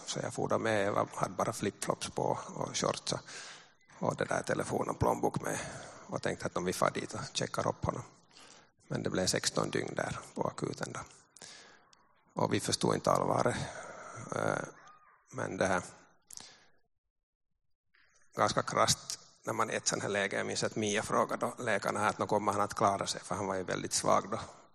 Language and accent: Swedish; Uusimaa, Finland; Jag har varit frälst i 26 år, men jag har en äldre bror hemma i Nyland som det här inte frälst, och jag är inte från en kristen familj.